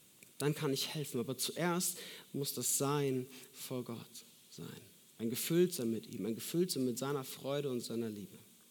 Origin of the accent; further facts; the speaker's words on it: Munich, Bavaria, Germany; Ich komme gebürtig aus München und bin dort dann in meiner Heimatgemeinde auch in eine FEG gegangen